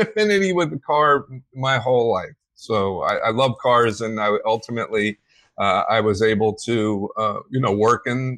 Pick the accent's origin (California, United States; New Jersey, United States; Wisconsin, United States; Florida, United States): Florida, United States; Yeah, I did. I grew up in Southern Florida. I'm a true Floridian, but some of my family is from Timmonsville, South Carolina